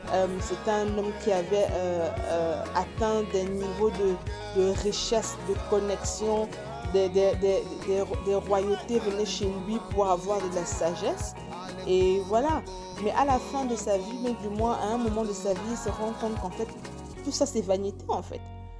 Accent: Cameroon; comme on dit chez nous au Cameroun, tout le monde finit par mourir

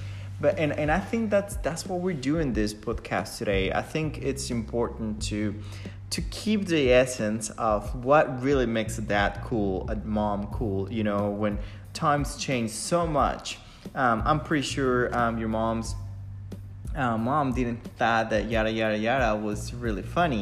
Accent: Yucatán, Mexico; now in United States; I'm not born and raised in the United States, which makes a lot of difference. I was born and raised in South Mexico, specifically in the peninsula of Yucatan, close to Cancun, and technology was definitely different

